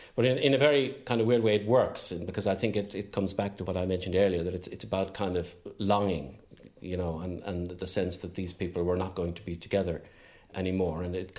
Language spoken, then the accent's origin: English; Munster, Ireland; Well, I'm from Tipperary, so obviously growing up one was always intrigued when you watched movies.